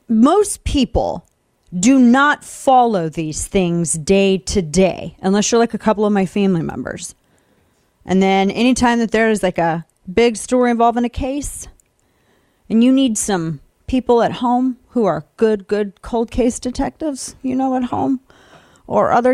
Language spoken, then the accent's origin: English; St. Louis, Missouri, United States; Because I've seen it in my hometown of St. Louis.